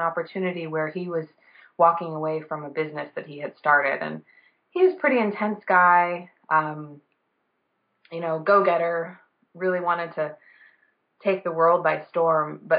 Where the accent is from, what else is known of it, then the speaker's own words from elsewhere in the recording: Vancouver, Washington, United States; I grew up in Vancouver, Washington.